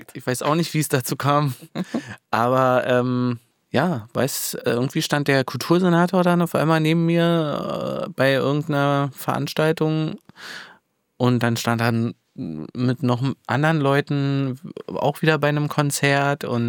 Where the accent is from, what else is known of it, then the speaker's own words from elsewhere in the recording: Woltersdorf, Brandenburg, Germany; ich komme aus Woltersdorf. Das ist, Speckgürtel, sagen wir dazu. Da fährt die S-Bahn nicht mehr hin. Aber man kommt trotzdem zur S-Bahn mit einer Straßenbahn. So. Und ist eigentlich ganz schön und beschaulich dort.